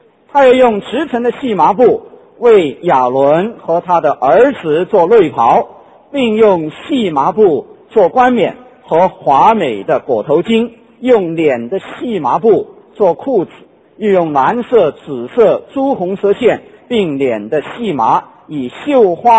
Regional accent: China; moved away; 当然我从大陆出来的时候

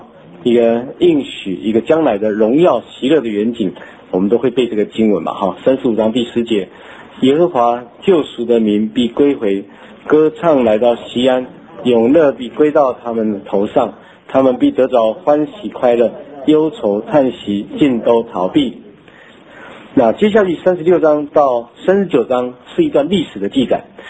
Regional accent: Taiwan; accent: Taiwanese; 我们台湾话是红心

